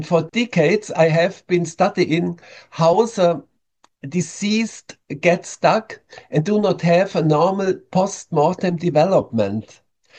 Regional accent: Germany; English is a second language; I'm coming from Germany. You can hear it with my accent.

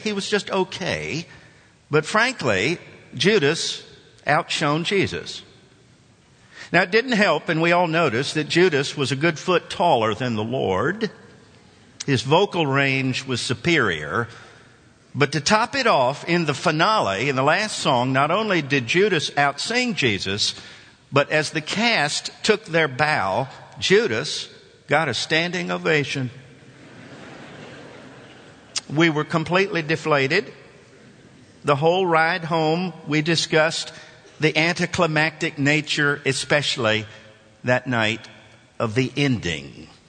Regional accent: Nashville, Tennessee, United States; I had seen it as a boy growing up in Nashville at the War Memorial when it first came out

